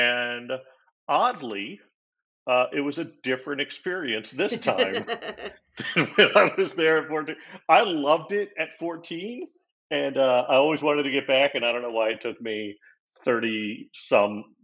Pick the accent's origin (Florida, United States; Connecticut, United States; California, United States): Florida, United States; born there; I was conceived in Delaware, but I was born in Florida.